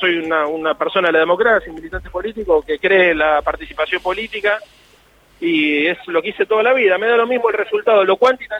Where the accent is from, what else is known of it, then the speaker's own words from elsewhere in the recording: Buenos Aires, Argentina; Votar en Boedo es lo más lindo que te puede pasar para los que somos hinchas de San Lorenzo, además, y los que nos hemos nacido y criado en el barrio, es un orgullo enorme.